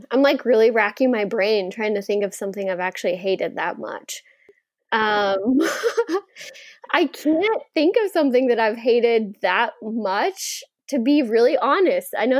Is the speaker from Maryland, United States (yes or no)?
no; Texas, United States; I mean, growing up in Texas, we didn't have water. So I'm always wanting to be by the water.